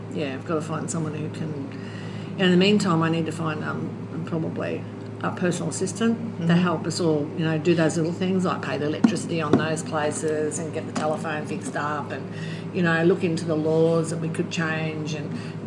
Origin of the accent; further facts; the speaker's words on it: Australia; moved away; I'm so lucky, I come from Australia, I can go home